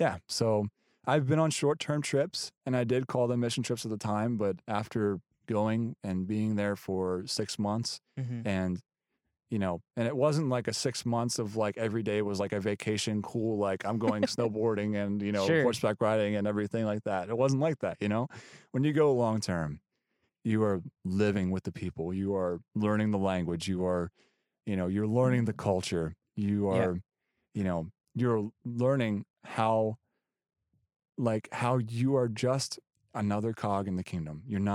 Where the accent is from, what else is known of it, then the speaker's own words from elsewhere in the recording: United States; I'm just this American guy that's cool that I'm there because I'm American.